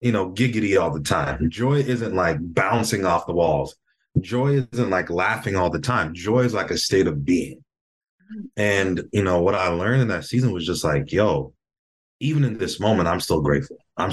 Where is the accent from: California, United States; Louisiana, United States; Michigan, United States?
Michigan, United States; I grew up in Michigan. I grew up in the snow. 20 years. I did 20 years in Michigan.